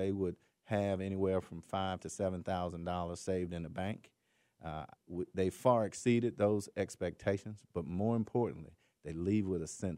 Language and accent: English; Atlanta, Georgia, United States; I am from Atlanta, ingrained in Atlanta, and I can retire in less than a year